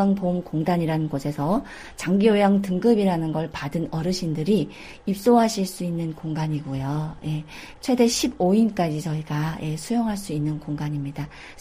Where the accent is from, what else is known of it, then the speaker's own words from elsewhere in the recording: North Korea; 북한에서 오신 저희 고향분들